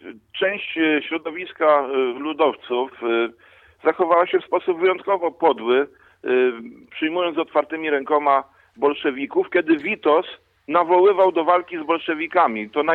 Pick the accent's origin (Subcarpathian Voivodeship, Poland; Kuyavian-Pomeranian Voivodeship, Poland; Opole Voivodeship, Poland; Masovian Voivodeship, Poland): Kuyavian-Pomeranian Voivodeship, Poland; Ja pochodzę z ziemi dobrzyńskiej